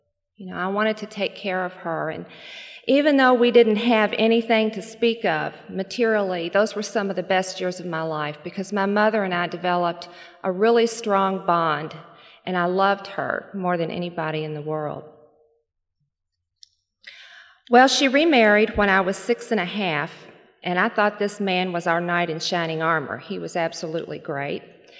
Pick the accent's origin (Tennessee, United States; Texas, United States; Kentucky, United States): Kentucky, United States; Louisville; born there; I was born in Louisville, Kentucky, and I was an only child.